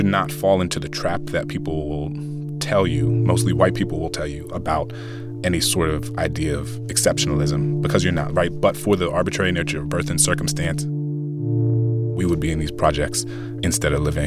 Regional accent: New Orleans, Louisiana, United States; So I grew up in New Orleans. There were a lot of housing projects, right?

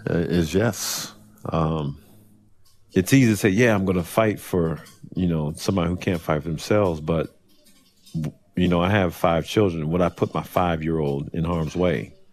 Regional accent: Germany; also born or lived in England; an Air Force brat. My dad was a metals technician in the Air Force. And so I lived, grew up in Germany. I grew up in England.

